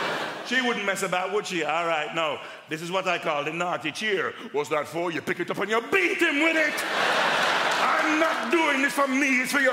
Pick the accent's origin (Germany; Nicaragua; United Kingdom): United Kingdom; Dudley, West Midlands; I grew up in Dudley in the West Midlands.